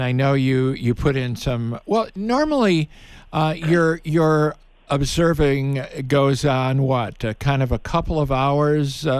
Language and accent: English; Chicago, Illinois, United States; moved away as an adult; I grew up in the Chicago area, came out to the University of Arizona to get away from the cold weather in 1965.